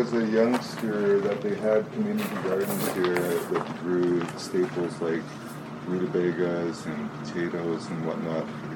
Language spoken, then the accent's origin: English; Kitimat, British Columbia, Canada; also born or lived in Hazelton; I was born in Hazleton. I moved to Kitimat with my parents when we were less than a year old. I lived there most of my life, worked at the smelter there for 28 years